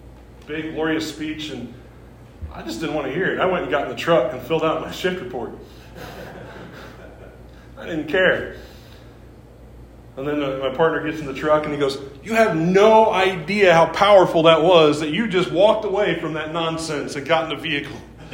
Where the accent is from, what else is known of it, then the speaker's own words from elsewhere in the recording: Missouri, United States; but I'm from Missouri. That's my excuse.